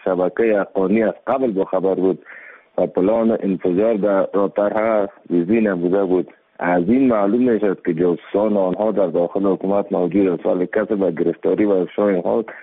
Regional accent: Kabul, Afghanistan; از کابل هستم.

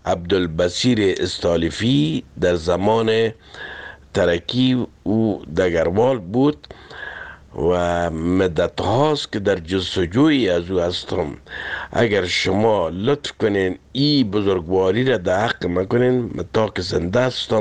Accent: Kabul, Afghanistan; now in France; اصلا من از کابل هستم و در فرانسه مدت 40 سال است که زندگی می کنم.

